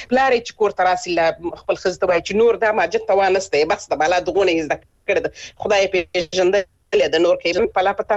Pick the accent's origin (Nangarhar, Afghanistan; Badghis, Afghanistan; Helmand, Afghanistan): Helmand, Afghanistan; زه خپل د هلمند ولایت څخه يم، هلمند ولایت کې د لری پرتو سیمو کې زه همیشه تاګ را تاګ کلیوالو سره لرم، دوستانو سره، ځکه چې خپل د کلی خلک یو.